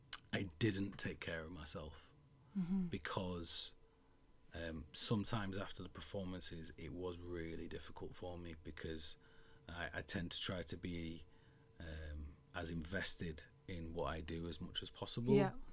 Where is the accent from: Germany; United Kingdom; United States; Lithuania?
United Kingdom; Manchester, North West England; I'm Northern, I'm from Manchester, I'm a bloke.